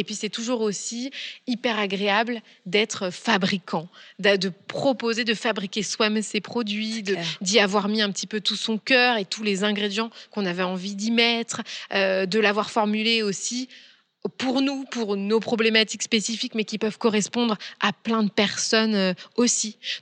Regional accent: Orléans, Centre-Val de Loire, France; Et Orléans, parce qu'on est d'Orléans.

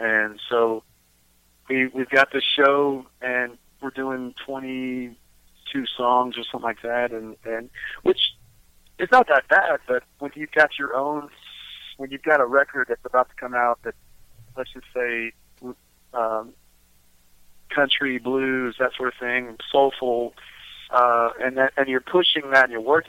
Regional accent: Texas, United States; We're trying to be more than that and go outward from Texas and show who we are, because we are from Texas what we sing and play and write.

